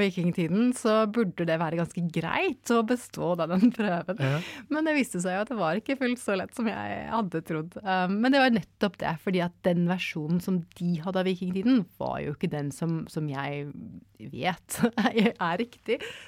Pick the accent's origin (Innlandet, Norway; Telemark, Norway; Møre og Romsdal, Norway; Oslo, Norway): Oslo, Norway; moved away as an adult; now in England; Nå har jeg faktisk bodd i England mer enn halve livet. Jeg vokste opp i Oslo i Norge og flyttet til England som 18-åring